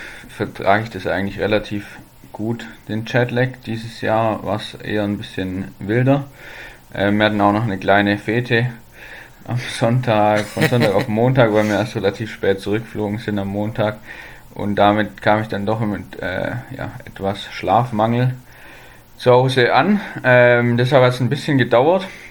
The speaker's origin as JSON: {"language": "German", "region": "Baden-Württemberg", "country": "Germany", "tie": "born or raised there", "said": "meine Eltern sind zweimal umgezogen, aber ja, das nur nebenbei. Das ist nahe bei Nürtingen und Nürtingen liegt so südöstlich von Stuttgart, südlich einfach."}